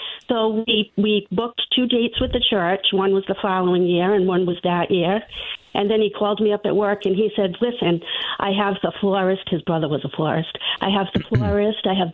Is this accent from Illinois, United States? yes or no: no; Rhode Island, United States; Well, I'm from Rhode Island.